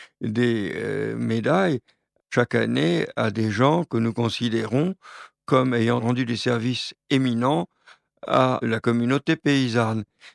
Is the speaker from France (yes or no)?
yes; France; personnellement, je suis français, j'attache beaucoup d'importance à la défense de la langue française.